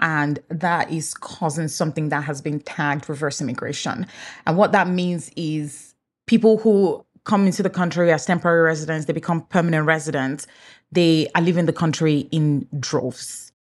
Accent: Nigeria; first language English; Even though I'm Nigerian, English is my first language. English is all we speak in Nigeria. English is all I have spoken.

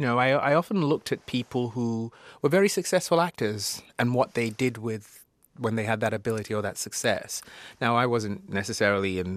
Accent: England, United Kingdom; Yeah, I remember growing up in England. It was really sad.

